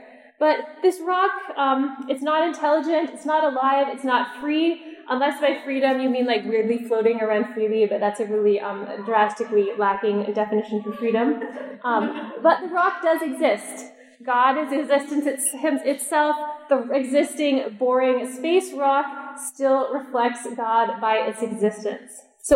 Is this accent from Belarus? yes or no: no; Canada; now in United States; So I grew up actually further north. I'm not a native Texan. You can hear that in my voice immediately, right? 8 years in Texas, so I've learned about it, but I grew up in Canada on a farm.